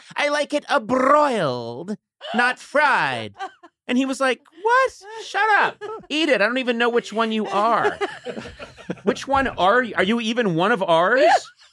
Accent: Boston, Massachusetts, United States; I am from Boston. But it's so funny because … I look the way they do. So many people think, so you're from Dublin. And I'm like, no, I grew up in Massachusetts

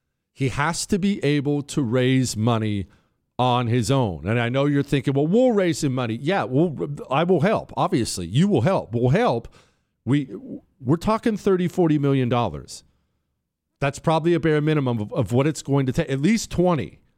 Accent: Mississippi, United States; Jesse, I'm from Mississippi, and we had we have a GOP Senator Wicker who desperately needs to be primaried out of the Senate.

